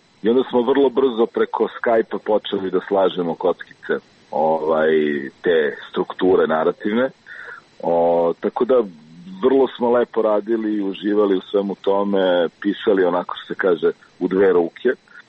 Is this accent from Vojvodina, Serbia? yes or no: no; Belgrade, Serbia; ja sam rođen u Beogradu i odrastao u Beogradu.